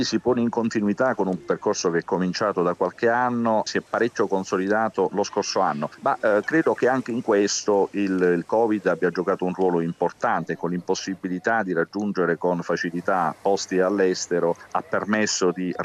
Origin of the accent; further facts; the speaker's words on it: Apulia, Italy; preferisco fare al contrario, quindi godermi la mia terra, quindi rimarrò in Puglia.